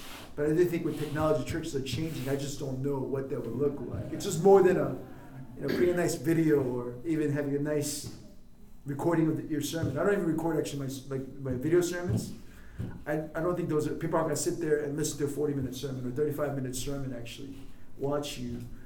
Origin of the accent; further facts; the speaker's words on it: South Korea; moved away; also born or lived in Virginia, United States / Seoul; I grew up in Virginia. Born in Korea, grew up in Korea, moved to Virginia, dad's pastor. Moved back when I graduated college to Korea to work.